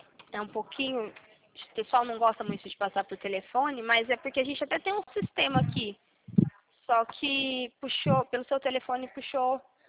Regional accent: Guaxupé, Minas Gerais, Brazil; Eu sou de Guaxupé, Minas Gerais.

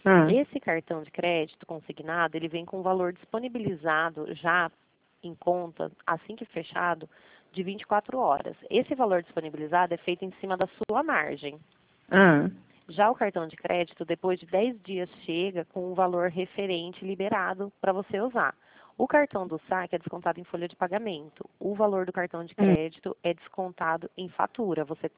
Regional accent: Limeira, São Paulo, Brazil; Eu sou do estado de São Paulo também, cidade de Limeira

